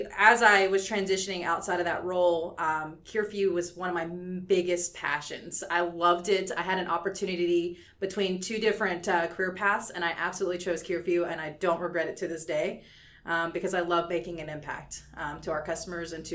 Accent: Lewisville, Texas, United States; now in San Antonio, United States; I grew up in North Texas, so in the suburbs of Dallas, I'll say. Small town called Lewisville, which is in North Texas, Denton area.

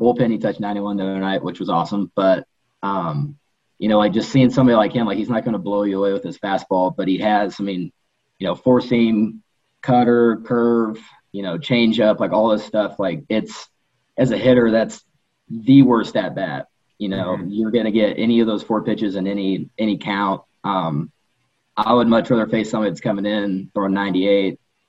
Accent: Lawrence, Kansas, United States; I'm from Lawrence, Kansas, went to Lawrence High. Born and raised a Jayhawk, sorry.

